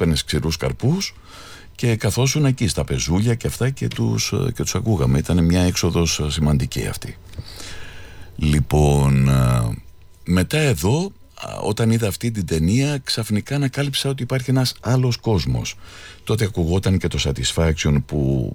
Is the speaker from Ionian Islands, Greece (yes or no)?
yes; Corfu, Ionian Islands, Greece; now in Athens, Greece; Πιτσιρικάς λοιπόν, μεγαλώνοντας στην Κέρκυρα, άκουγα αυτά που έπαιζε το ραδιόφωνο